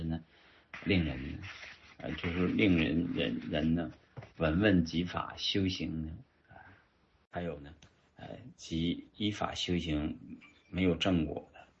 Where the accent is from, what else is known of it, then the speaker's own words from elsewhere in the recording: China; 我们中国人要有中国人的样子，中国有中国的道德伦理